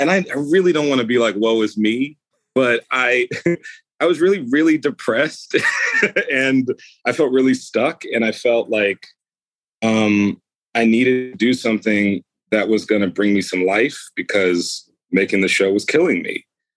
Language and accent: English; United States; Well, because I'm Black and queer. Hello. And I grew up in America. That's why I'm depressed.